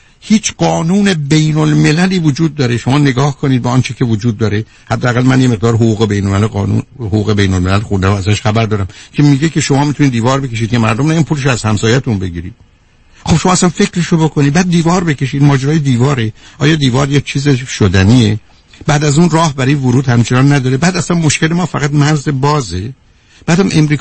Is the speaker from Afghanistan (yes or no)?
no; Iran